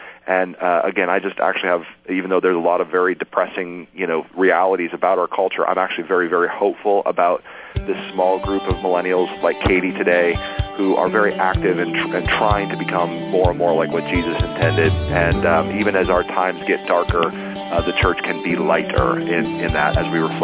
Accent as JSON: {"language": "English", "region": "Arizona", "country": "United States", "tie": "born or raised there", "said": "even in my home state of Arizona, you know, kind of being a minority religion."}